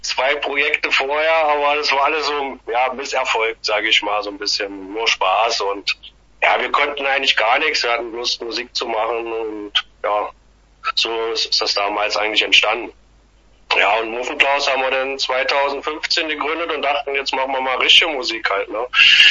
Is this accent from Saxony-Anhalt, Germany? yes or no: yes; Saxony-Anhalt, Germany; ich komme aus Sachsen-Anhalt.